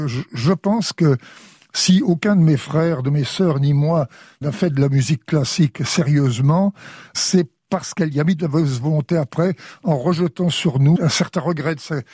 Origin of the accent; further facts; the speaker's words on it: Dreux, Centre-Val de Loire, France; born there; Ma jeunesse est un patchwork de voyages. Je suis né à Dreux